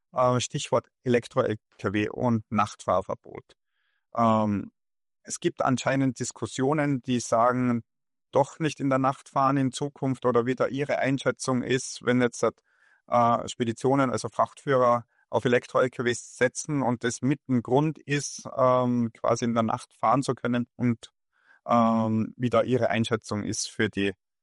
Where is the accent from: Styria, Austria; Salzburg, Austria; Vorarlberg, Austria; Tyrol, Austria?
Tyrol, Austria; Kufstein; accent: Tyrolean; Und auf der anderen Seite wohne ich in Kufstein, bin in Kufstein geboren.